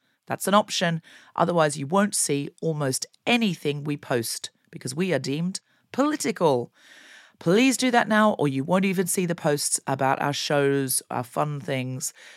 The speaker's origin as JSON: {"language": "English", "country": "Australia", "tie": "born or raised there", "said": "I grew up in Australia"}